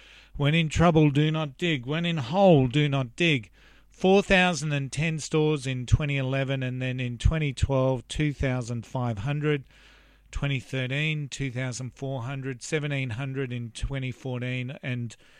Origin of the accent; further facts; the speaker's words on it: Australia; I mean, I'm from Australia, and one of the biggest things that I wanted to do when I first visited America a number of years ago